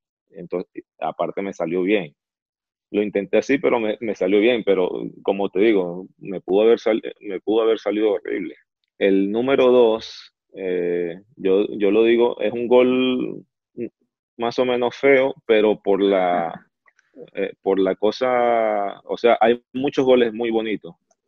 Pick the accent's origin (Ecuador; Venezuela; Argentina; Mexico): Venezuela; Pero a lo que vengo es que nosotros, como venezolanos, ahí está el dicho que ese uno no es profeta en su tierra